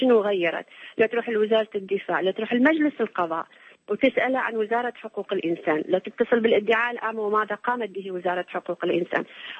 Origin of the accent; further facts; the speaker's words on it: Iraq; حاليا احنا عندنا في العراق